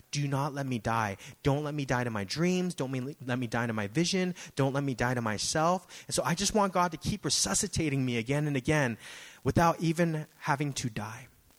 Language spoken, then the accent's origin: English; United States; I speak a lot to Americans because I am an American.